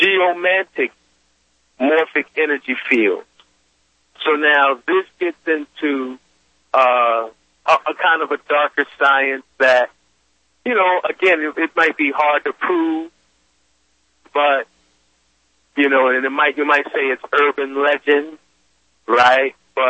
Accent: Washington, District of Columbia, United States; So, for example, right, D.C. was my hometown. But, I came up in, I was a teenager when that war with drugs, Fannie Bush and all them things, was in full effect.

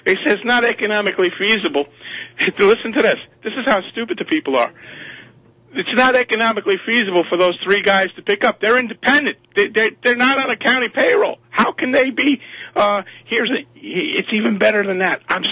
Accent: Brooklyn, New York, United States; now in Mount Carmel, United States; And I'm from Brooklyn, and these guys are living in the Stone Age

